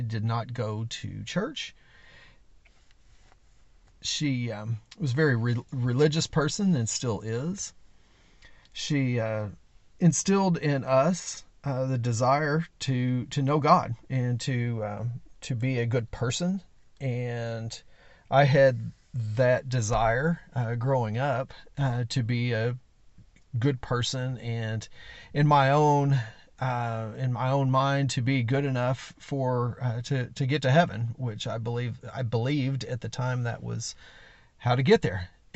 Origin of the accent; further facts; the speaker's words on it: Charlestown, Indiana, United States; I grew up in Charlestown, Indiana, a few miles north of Emmanuel. I grew up in a very traditional home.